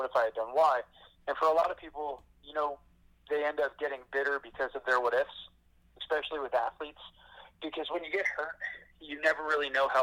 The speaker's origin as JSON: {"language": "English", "town": "Long Island", "region": "New York", "country": "United States", "tie": "born or raised there", "said": "Yeah, so I was born on Long Island. Haven't gotten very far still on Long Island, but it's definitely a different world than a lot of other places."}